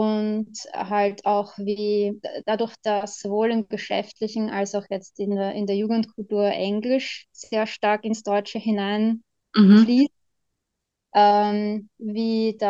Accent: Vienna, Austria; moved away as an adult; now in United Kingdom; ich bin ursprünglich aus Wien. Angefangen habe ich mit Übersetzen, bin dann fürs Studium nach Schottland gegangen

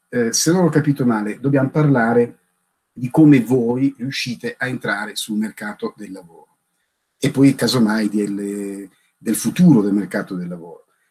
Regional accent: Bari, Apulia, Italy; moved away; io vivo fuori Bari da ormai 30-40 anni, ma sono barese

